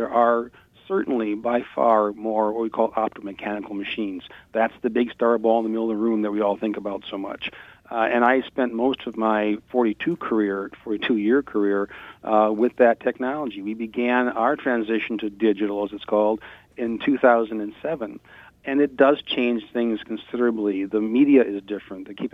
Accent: Alpena, Michigan, United States; particularly the Thunder Bay Preserve up near Alpena, which is my hometown.

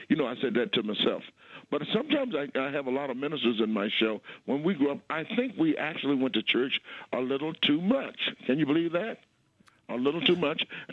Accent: Atlanta, Georgia, United States; Well, I grew up in Atlanta, Georgia.

